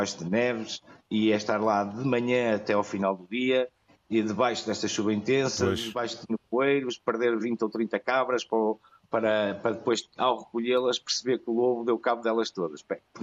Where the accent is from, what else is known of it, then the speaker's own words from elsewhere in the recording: Porto, Portugal; now in Fafião, Portugal; Eu vim do Porto há 6 anos atrás.